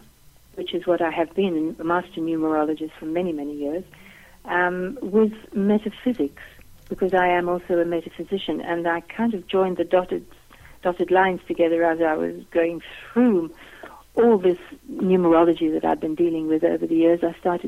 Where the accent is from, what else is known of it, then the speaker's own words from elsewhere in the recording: South Africa; also born or lived in London; now in Vancouver Island, Canada; I do come from England. I was born in London. I was brought up in South Africa. That's probably why the accent is not Canadian. And I'm currently married to a Canadian and enjoy living here on Vancouver Island.